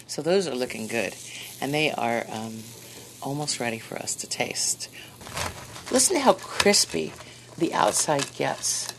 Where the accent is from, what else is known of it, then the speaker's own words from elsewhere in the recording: California, United States; And we're going to have green chili and cumin just because I'm from California.